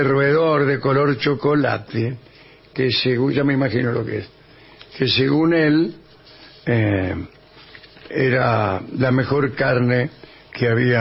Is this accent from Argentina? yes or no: yes; Baigorrita, Buenos Aires Province, Argentina; Que para nosotros, que somos de Baigorrita